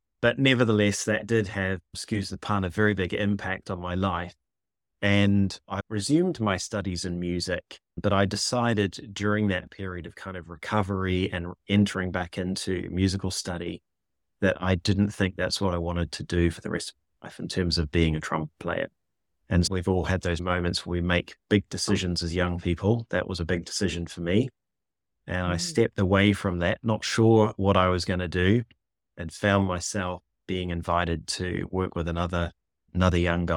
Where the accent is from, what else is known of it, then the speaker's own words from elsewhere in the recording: Nelson, New Zealand; I was visiting my mum in Nelson, New Zealand. So I should say my accent is that's where it's from. Much as I like Australians, I'm not Australian. I'm a New Zealander.